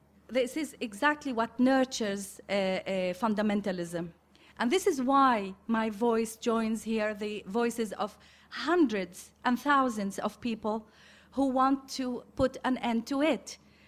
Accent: Israel; I'm a person who grew up as an Arab Israeli. I grew up in Israel proper.

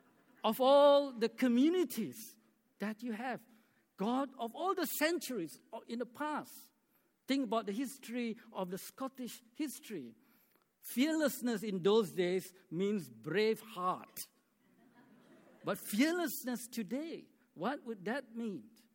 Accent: Malaysia; English is a second language; She's from Singapore, I'm from Malaysia.

